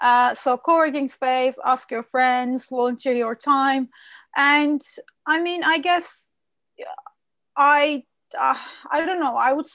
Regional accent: Aegean Region, Turkey; English is a second language; I mean, I was born literally 2 kilometers away from Greece. You know, I'm from the Aegean bit of Turkey, isn't it?

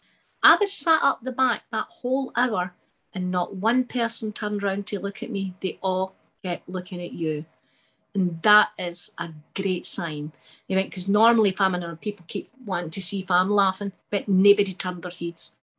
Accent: Scotland, United Kingdom; I'm a Scottish comedian.

